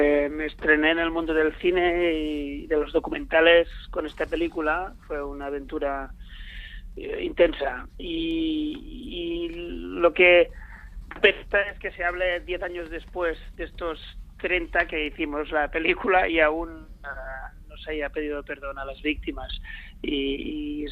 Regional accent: Barcelona, Catalonia, Spain; Nosotros somos de Barcelona y no, nadie en la escuela, en ninguna parte se nos había contado esto.

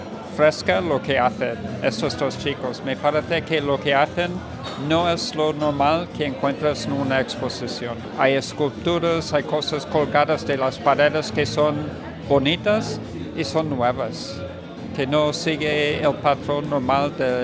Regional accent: California, United States; Bueno, soy de California, pero vivo aquí desde hace tiempo.

